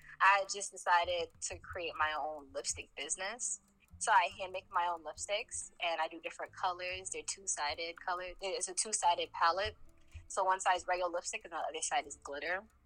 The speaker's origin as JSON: {"language": "English", "region": "Connecticut", "country": "United States", "said": "I'm from Connecticut."}